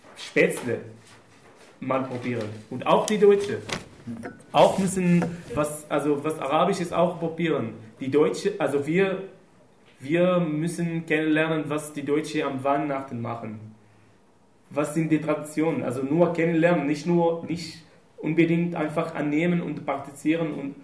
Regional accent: Syria; Ein Geruch zum Beispiel vom Nori, es ist was Syrisches. Und dann erinnere ich mich an meine Heimat

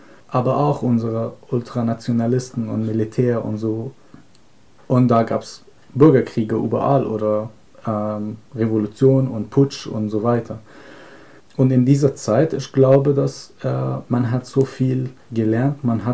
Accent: Egypt; born there; German is a second language; Also ich sehe mich selbst auch teilweise als Afrikaner, weil ich bin in Ägypten geboren und Ägypten ist in Afrika.

